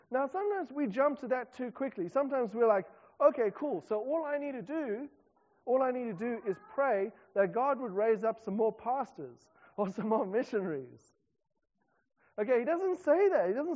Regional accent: South Africa; now in New Zealand; as a South African coming into New Zealand

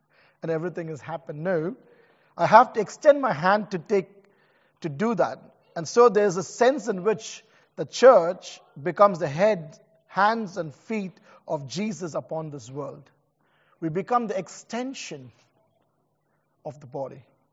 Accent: India; Because I come from India.

